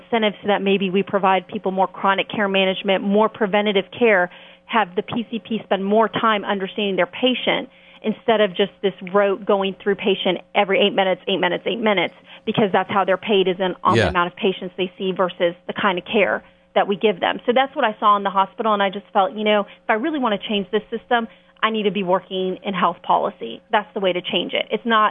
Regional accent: Houston, Texas, United States; Sure. I'm actually originally from Houston, Texas, but I went to the University of Virginia.

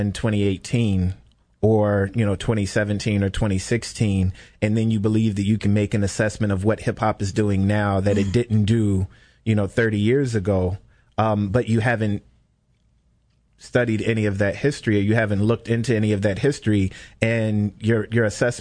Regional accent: Illinois, United States; I mean, I'm from Illinois, and you know

